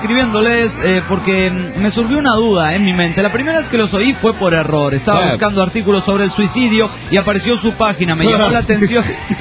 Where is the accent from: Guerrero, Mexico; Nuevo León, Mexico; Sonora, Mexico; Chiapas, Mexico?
Nuevo León, Mexico; Monterrey